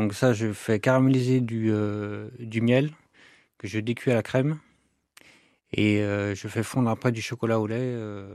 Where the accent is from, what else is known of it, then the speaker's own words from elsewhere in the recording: Nantes, Pays de la Loire, France; now in Landes, France; De Nantes.